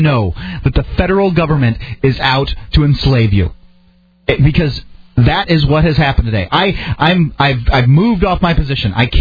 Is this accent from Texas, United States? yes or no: no; Florida, United States; I'm from Florida. You can't get any more southern than that. I'm from Florida.